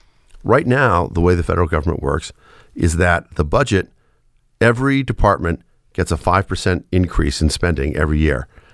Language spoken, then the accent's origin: English; Galveston, Texas, United States; which full disclosure is my hometown of Galveston, Texas, where I grew up.